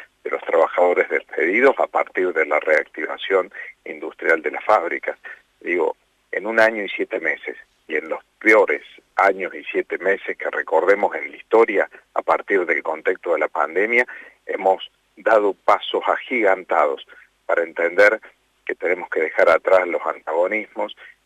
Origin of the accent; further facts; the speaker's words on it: Córdoba, Argentina; yo me siento cordobés hasta la médula.